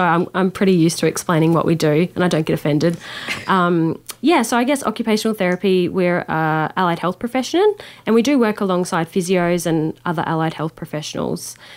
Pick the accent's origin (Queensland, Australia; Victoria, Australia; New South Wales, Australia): Queensland, Australia; Innisfail; now in Brisbane, Australia; my mob are from far north Queensland as well. So I'm a proud Cookie Yalanji woman, and I grew up in a small town called Innisfail, and I've been living here in Brisbane for the past 4.5 years